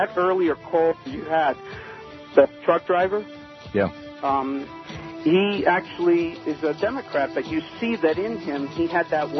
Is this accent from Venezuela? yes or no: no; Cuba; English is a second language; now in Queens, United States; I'm Hispanic American. I came here legally back in 1966 from Cuba.